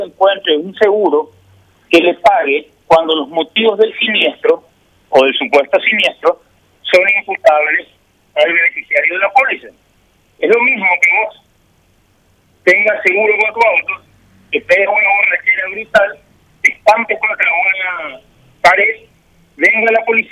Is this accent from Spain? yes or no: no; Paraguay; primero soy paraguayo.